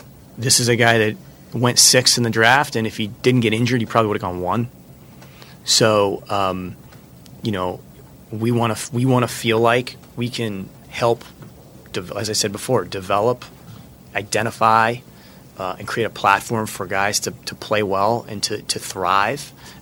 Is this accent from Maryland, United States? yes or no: no; Massachusetts, United States; I'm from Massachusetts, and so is Nerlens.